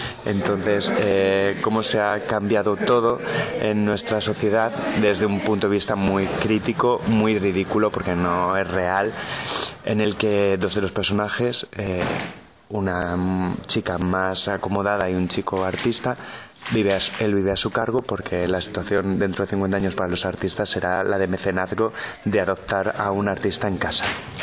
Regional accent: Palencia, Castile and León, Spain; now in Madrid, Spain; yo soy de Palencia, soy actor palentino, llevo ya 9 años viviendo en Madrid.

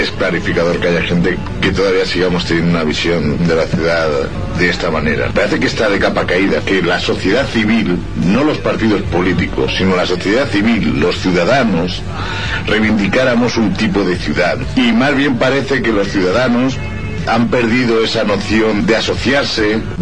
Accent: Valencia, Valencian Community, Spain; está bien que Valencia, soy del Cabañal, está bien que Valencia se abra por fin al mar

